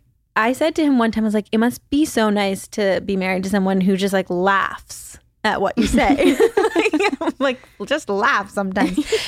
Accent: Philippines; I grew up in the Philippines, which is like a tropical place.

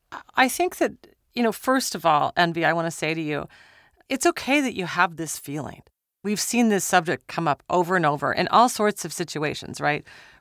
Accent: Minnesota, United States; we decided we wanted to apply to this artist residency in Minnesota. I'm from Minnesota.

